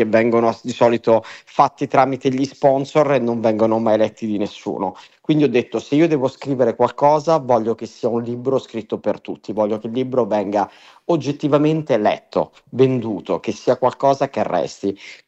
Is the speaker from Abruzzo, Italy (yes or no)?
no; San Benedetto del Tronto, Marche, Italy; noi vivevamo al mare, sono originario di San Benedetto del Tronto, quindi una località turistica fatta di alberghi, di ospitalità e di turismo